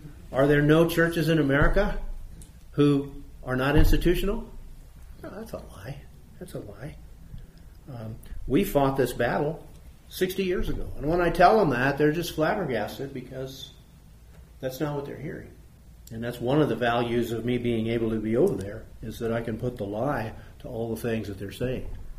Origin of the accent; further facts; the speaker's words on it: United States; Because I'm an American.